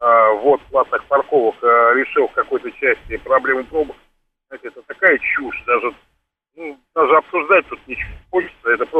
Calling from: Moscow, Russia; я из Москвы звоню.

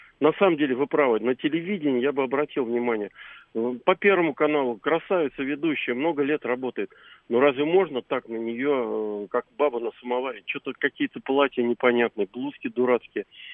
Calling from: Moscow, Russia; из Москвы.

